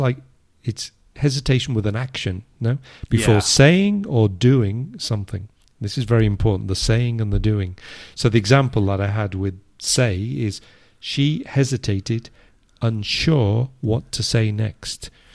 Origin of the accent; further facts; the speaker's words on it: Liverpool, North West England, United Kingdom; accent: Liverpool; because I've lost my Liverpool accent, so you couldn't locate exactly which city, but you'd say you're from the north.